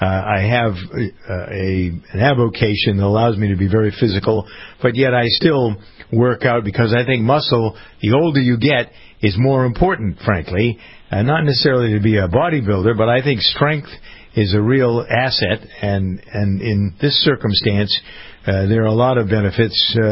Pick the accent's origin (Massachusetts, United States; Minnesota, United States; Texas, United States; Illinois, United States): Massachusetts, United States; Framingham; they just opened a huge facility in my hometown of Framingham, Massachusetts.